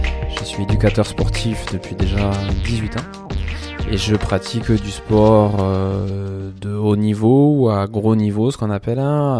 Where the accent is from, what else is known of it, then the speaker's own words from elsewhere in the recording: Pavie, Occitanie, France; Je suis quelqu'un qui suis très proche de la nature. Je suis de Pavie, moi.